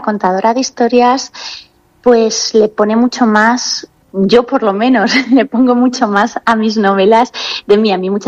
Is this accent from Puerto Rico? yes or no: no; Valencian Community, Spain; la gente que somos de la Comunidad Valenciana, que lo tenemos a nada, lo disfrutamos mucho en comparación con otras provincias.